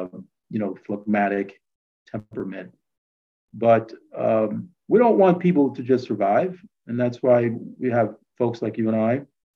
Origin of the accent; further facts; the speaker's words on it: New York, United States; I'm lucky that I did this because I grew up in New York in the 70s.